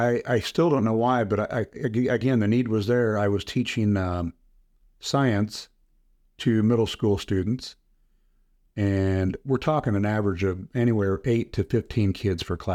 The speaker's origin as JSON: {"language": "English", "region": "Iowa", "country": "United States", "tie": "born or raised there", "said": "I was born in Iowa, small rural area, and graduated from Pekin High School, sat in the middle of cornfields"}